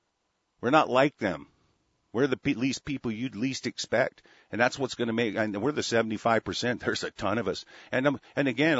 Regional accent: United States; As goddamn American nationals, it is our goddamn duty

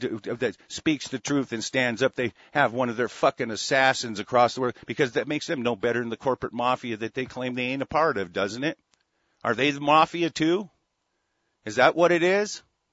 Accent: United States; As goddamn American nationals, it is our goddamn duty

